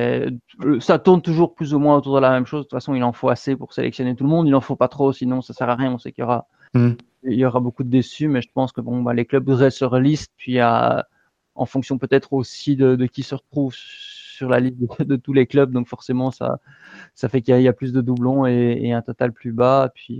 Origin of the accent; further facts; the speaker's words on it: Belgium; quand j'étais jeune, j'étais en Belgique